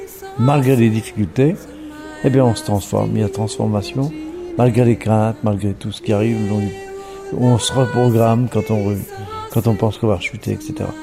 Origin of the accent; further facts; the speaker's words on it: France; moi je suis français.